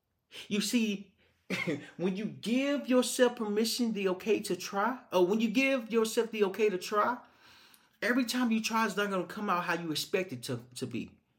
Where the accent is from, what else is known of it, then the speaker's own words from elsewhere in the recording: Little Rock, Arkansas, United States; I'm from Little Rock, Arkansas.